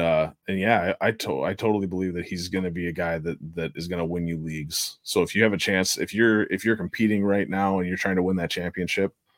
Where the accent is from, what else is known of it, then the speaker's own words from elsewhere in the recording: Minnesota, United States; Born and raised in Minnesota.